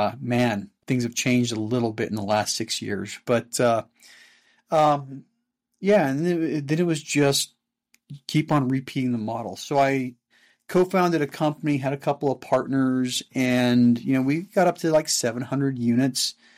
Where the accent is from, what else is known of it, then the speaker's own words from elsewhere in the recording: Salt Lake City, Utah, United States; Yeah, so born and raised in the Salt Lake area, and you know, it took me a long time to actually start investing here, but born and raised in Salt Lake